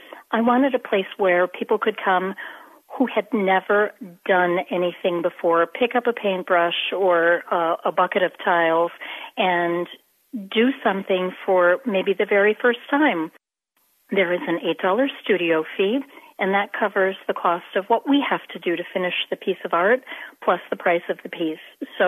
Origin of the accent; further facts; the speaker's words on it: Kalamazoo, Michigan, United States; also born or lived in Chicago suburbs; So I'm from Kalamazoo originally